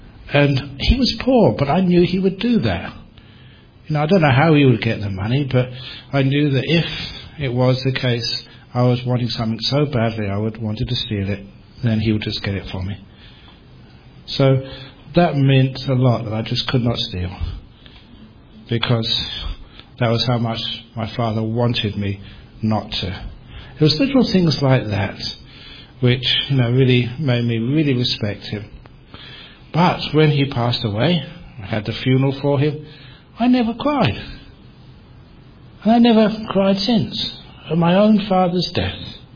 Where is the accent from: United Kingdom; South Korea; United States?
United Kingdom; London; I was a young man growing up in London. And growing up in London in those days, in the 60s, early 70s